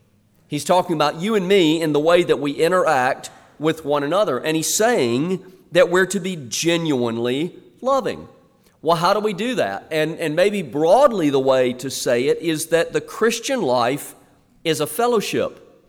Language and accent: English; Southern United States, United States; But as a Southerner, I'm deeply offended.